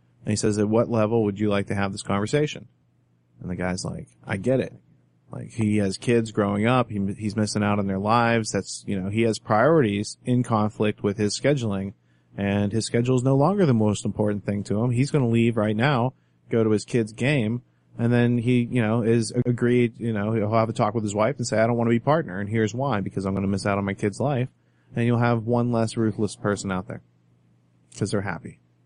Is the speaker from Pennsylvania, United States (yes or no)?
yes; Pittsburgh, Pennsylvania, United States; I'm a Yinzer. I'm a Yinzer though. Pittsburgh people, right?